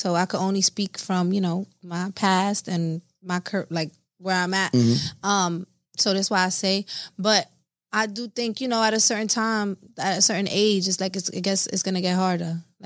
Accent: New York, United States; I think, no, you know, I'm from New York.

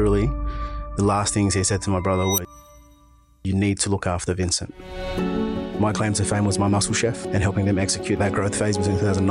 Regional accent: Sydney, New South Wales, Australia; We're both from Sydney, right?

